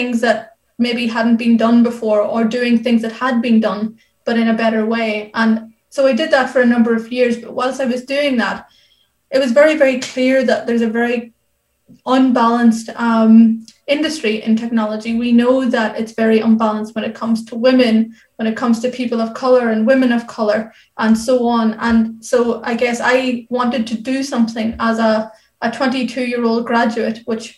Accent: Ireland; As you can probably tell by my voice, I am Irish. And so I was raised in Ireland, but was adopted at 3 weeks old from Sri Lanka, which is not a place where many Irish people are, as you can imagine.

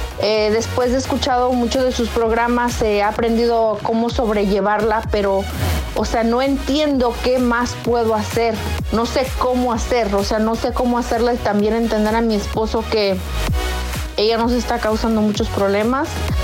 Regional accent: Chicago, Illinois, United States; soy de Chicago.

